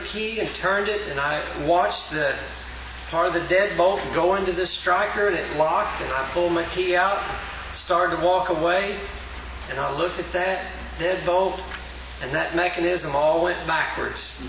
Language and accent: English; St. Paul, Oklahoma, United States; I'm from St. Paul, Oklahoma.